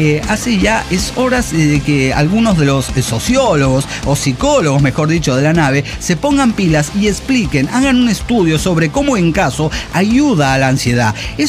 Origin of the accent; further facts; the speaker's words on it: Pucallpa, Ucayali, Peru; now in Tacna, Peru; de Pucallpa, Perú, residente en Tacna.